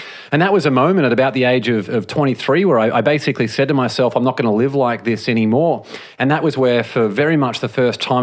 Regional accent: Australia; So yeah, I grew up in Australia

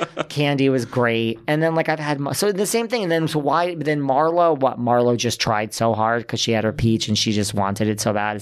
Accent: New York, United States; I'm like you, like I'm a New Yorker.

